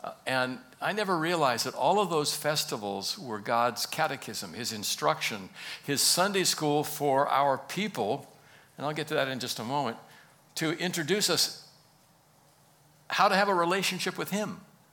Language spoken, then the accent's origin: English; California, United States; also born or lived in Bronx, New York; It's the Bronx, New York. So I was told. I was raised out in California. Both parents settled there after my dad had served in the military after World War II.